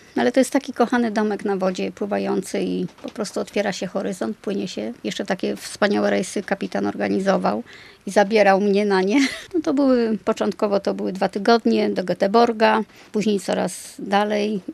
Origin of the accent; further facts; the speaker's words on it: southern Poland, Poland; bo ja jestem z południa Polski